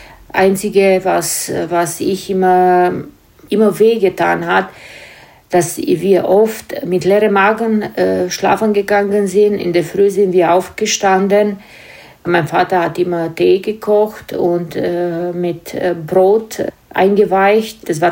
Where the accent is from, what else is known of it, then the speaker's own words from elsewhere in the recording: Timișoara, Timiș County, Romania; geboren 22. August 1969, komme aus Rumänien, genau Temeschburg.